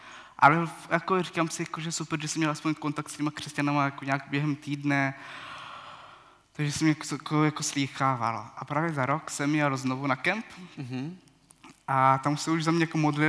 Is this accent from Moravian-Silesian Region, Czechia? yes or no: no; Šumperk, Olomouc Region, Czechia; Možná, že bych doplnil vlastně, že pocházím ze Šumperka, ze Sedníku